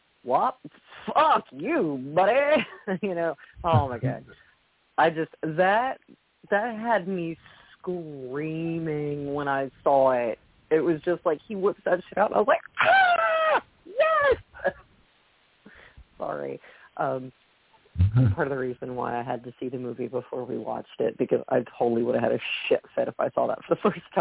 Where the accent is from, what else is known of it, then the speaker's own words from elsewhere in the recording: United States; I'm an American white woman, like, isn't that what we do in our spare time?